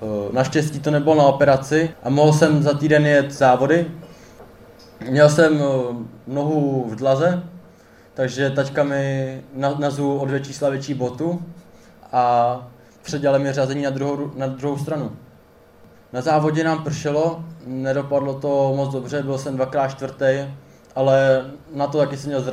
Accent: Kuřim, South Moravian Region, Czechia; od mého rodného města Kuřimi

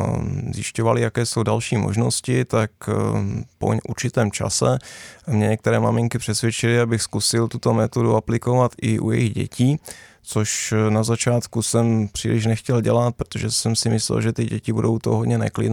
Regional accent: Slovakia; now in Czech Republic; jsem tak trošku Čechoslovák, protože můj táta pochází z Valašska a moje máma teda ze Slovenska, ale původem jsem opravdu ze Slovenska, což je charakteristický to moje jméno.

